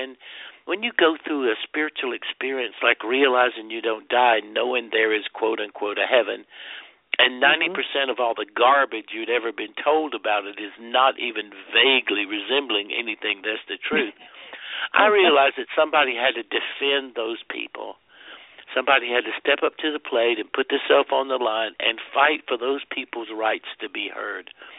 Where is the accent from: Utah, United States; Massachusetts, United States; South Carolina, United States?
South Carolina, United States; You know, I'm some guy from South Carolina